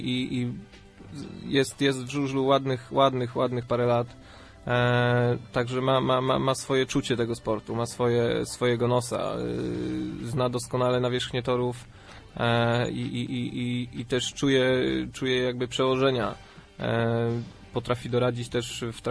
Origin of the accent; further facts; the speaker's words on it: Greater Poland Voivodeship, Poland; Wrocław niedaleko, ale wiadomo, że jestem z Leszczyńskiego, byłego Leszczyńskiego województwa, także byłbym całkiem blisko